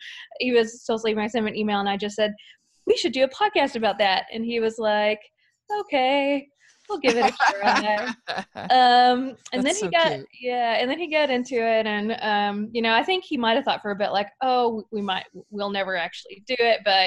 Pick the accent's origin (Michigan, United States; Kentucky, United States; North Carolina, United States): Kentucky, United States; I'm from Kentucky originally, and I moved over to West Virginia, where I'm at now.